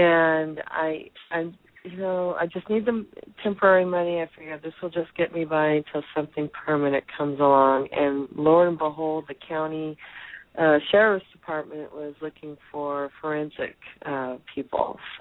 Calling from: California, United States; I'm calling from California.

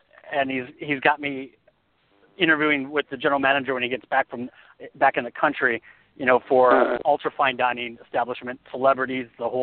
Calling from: California, United States; I'm calling from California.

